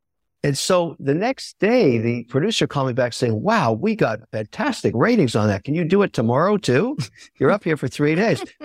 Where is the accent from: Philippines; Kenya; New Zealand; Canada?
Canada; I'm a Canadian, I'm 51%.